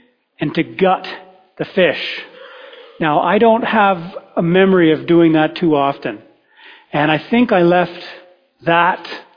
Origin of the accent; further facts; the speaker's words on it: Ontario, Canada; also born or lived in Toronto; I grew up in southern Ontario, and for part of my life, I was born in Toronto, in Scarborough, and you have very kindly accepted me nonetheless. But we did move out to the countryside, and we had a river in our backyard.